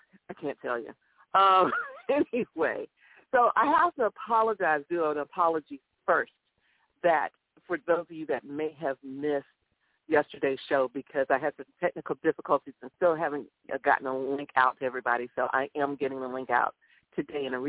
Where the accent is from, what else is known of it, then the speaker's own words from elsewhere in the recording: Florida, United States; Oh, and speaking of my team and that division, I'm sure you're aware that my hometown team, University of Central Florida